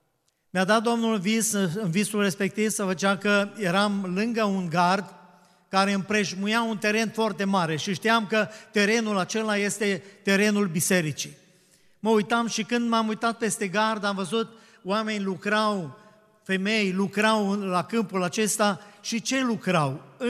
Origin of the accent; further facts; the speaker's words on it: Marginea, Suceava County, Romania; noi suntem din Marginea, și el și eu suntem din Marginea